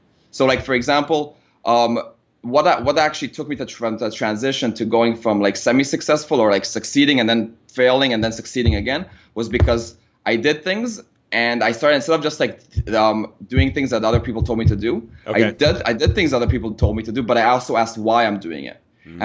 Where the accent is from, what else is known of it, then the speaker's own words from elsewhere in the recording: Israel; English is a second language; moved away as an adult; now in Austin, United States; I'm from Israel, and we moved to Austin, Texas to actually only focus on that, which was like a big burning the boats type of scenario.